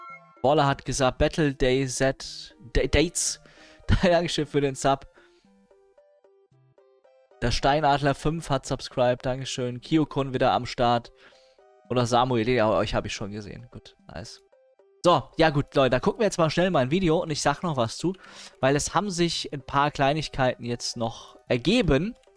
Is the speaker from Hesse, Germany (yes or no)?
yes; Hanau, Hesse, Germany; ich komme nicht aus ihrer Gemeinde, ich komme aus Hanau.